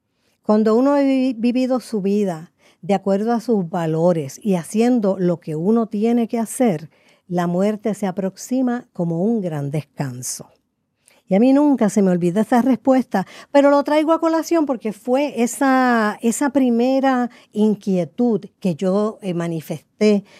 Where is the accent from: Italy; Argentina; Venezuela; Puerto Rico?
Puerto Rico; yo soy una cantante puertorriqueña con una carrera de 50 años como intérprete de la nueva canción puertorriqueña.